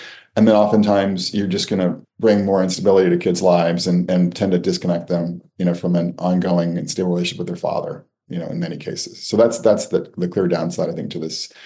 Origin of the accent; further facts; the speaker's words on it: Connecticut, United States; I think 4 out of 5 of my close friends growing up in Connecticut either had parents who had divorced before I met them